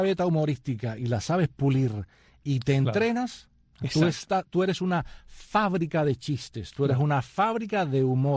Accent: Havana, Cuba; Y salí de Cuba, mi primer viaje al extranjero fue a Isla de Pino.

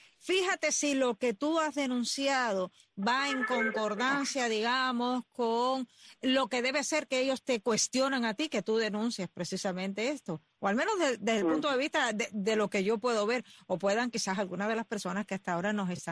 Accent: Cuba

